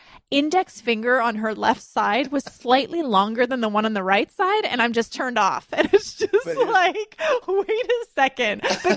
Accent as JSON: {"language": "English", "country": "Canada", "said": "Is it because we're Canadian? Because I'm the same way."}